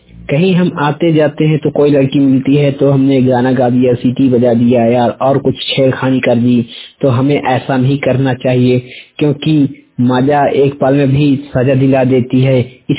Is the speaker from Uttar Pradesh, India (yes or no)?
no; Sidhi, Madhya Pradesh, India; मैं सीधी जिले मध्य प्रदेश से आया हूँ बात करने।